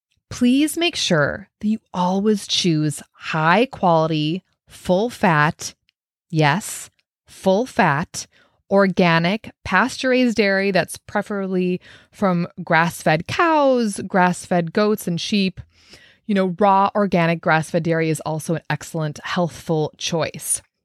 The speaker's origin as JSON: {"language": "English", "region": "Minnesota", "country": "United States", "tie": "born or raised there", "said": "Anyway, and I gotta say, you know, I grew up in Minnesota. I was literally the dairy queen."}